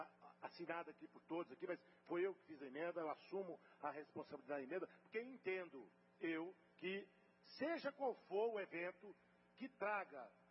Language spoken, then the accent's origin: Portuguese; Bahia, Brazil; eu sou lá da roça, eu sou baiano, sou do Nordeste, lá desde Cal.